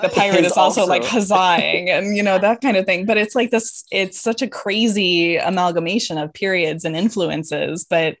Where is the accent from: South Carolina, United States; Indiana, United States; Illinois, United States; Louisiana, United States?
Illinois, United States; There was this Renaissance Fair in Bristol, Wisconsin, which was close to where I grew up in Northern Illinois.